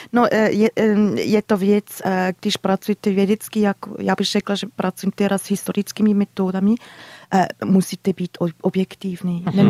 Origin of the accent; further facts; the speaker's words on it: Switzerland; Slovak is a second language; tam vyzeralo ako u nás v Švajcarsku, tá príroda.